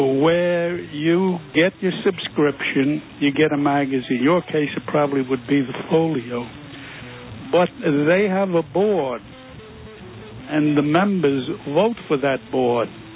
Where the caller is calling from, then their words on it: Manhattan, New York, United States; I think, I'm from Manhattan, by the way.